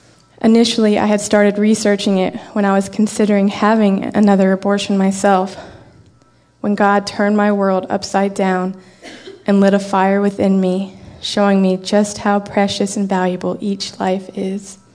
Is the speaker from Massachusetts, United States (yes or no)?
no; Virginia, United States; now in North Carolina, United States; I'm from Virginia. I live in North Carolina now.